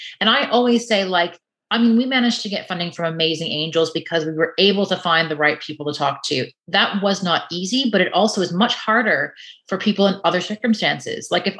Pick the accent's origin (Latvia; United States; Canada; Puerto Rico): Canada; now in Ireland; I'm from Canada, I'm not Irish, I've been here for 3 years.